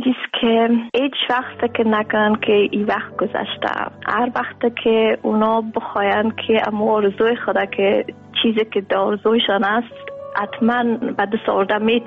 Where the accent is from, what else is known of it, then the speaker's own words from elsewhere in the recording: Afghanistan; من همیشه بسیار افتخار میگم که من از افغانستان آمدیم